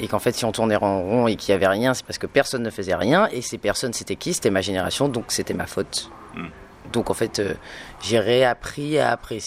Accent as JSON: {"language": "French", "town": "Fort-de-France", "region": "Martinique", "country": "France", "tie": "born or raised there", "said": "Non, je suis née ici, j'ai grandi ici"}